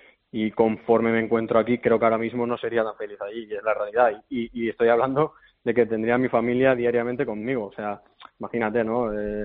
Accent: Xàtiva, Valencian Community, Spain; al final soy de Valencia, o sea, soy de Xàtiva

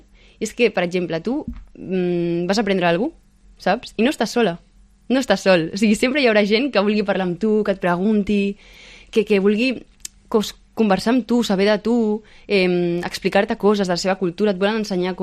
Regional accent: Ethiopia; vaig poder anar a Gàmbia, a Etiòpia, que és d'on jo soc.

